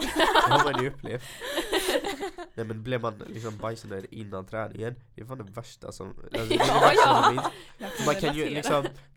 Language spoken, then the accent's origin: Swedish; Älmhult, Kronoberg County, Sweden; När jag bodde hemma i Älmhult. För det första så bodde vi lite utanför Älmhult.